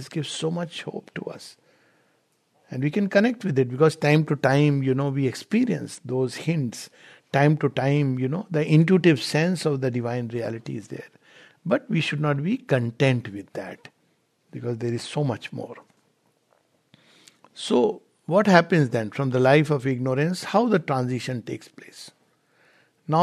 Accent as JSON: {"language": "English", "country": "India", "said": "Because in a typical restaurant here, you won't find people talking very loud. But in India, we talk very loudly."}